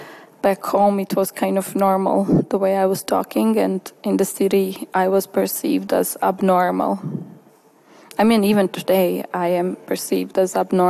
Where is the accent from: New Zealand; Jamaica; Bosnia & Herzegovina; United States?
Bosnia & Herzegovina; first language Romani; English is a second language; growing up in Bosnia, my first language is Romani language, my mother tongue language. And then, like, we speak Romani Bosnish somehow at home.